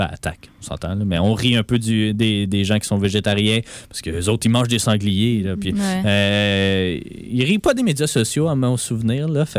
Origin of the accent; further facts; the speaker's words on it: Quebec, Canada; pas parce que je suis québécois que j'aime le hockey